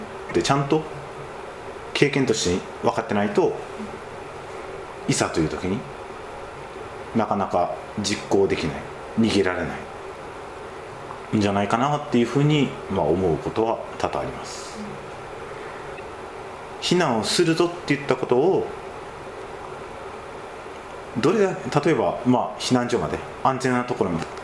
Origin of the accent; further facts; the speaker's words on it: Kagawa, Japan; まあ、自分も香川県の出身で、